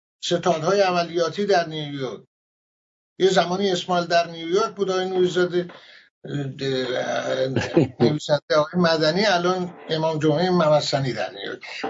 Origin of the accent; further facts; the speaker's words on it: Iran; ما به عنوان یک ایرانی